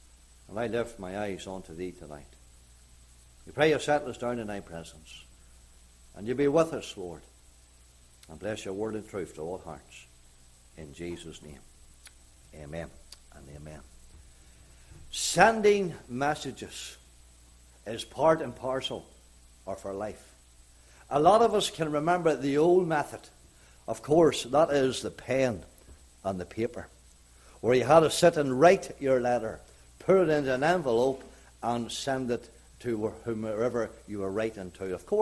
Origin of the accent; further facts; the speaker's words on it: Northern Ireland, United Kingdom; I remember as a young lad growing up in County Armagh, Northern Ireland, in our village